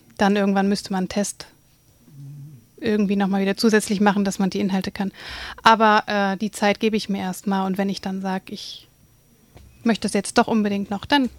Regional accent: Northern Germany, Germany; Ich komme ja auch aus dem Norden von Deutschland, also ich mag das auch ein bisschen, ja, ein bisschen rauer.

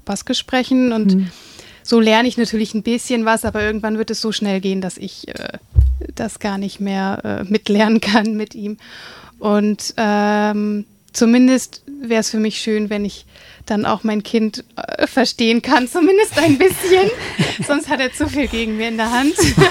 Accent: Northern Germany, Germany; Ich komme ja auch aus dem Norden von Deutschland, also ich mag das auch ein bisschen, ja, ein bisschen rauer.

